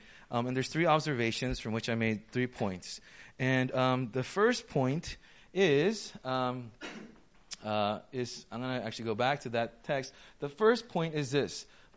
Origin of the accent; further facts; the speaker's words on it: United States; Because we're American and, you know, they're Filipinos